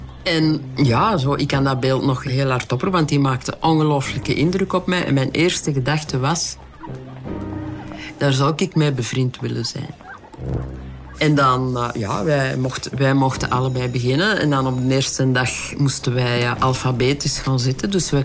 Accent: Kempen, Belgium; Allee, ik bedoel, ik kwam uit de Kempen.

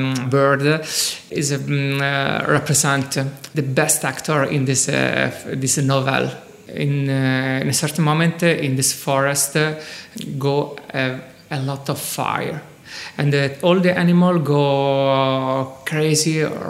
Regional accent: Rome, Lazio, Italy; English is a second language; I come from Rome and I'm here to show my new collection.

